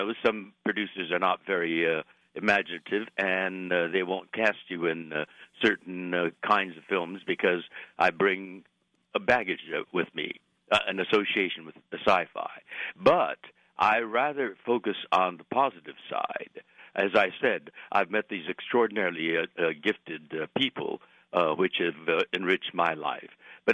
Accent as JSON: {"language": "English", "town": "Los Angeles", "region": "California", "country": "United States", "tie": "born there", "said": "My mother was born in Sacramento. My father was a San Franciscan. I was born here in Los Angeles. We're American citizens."}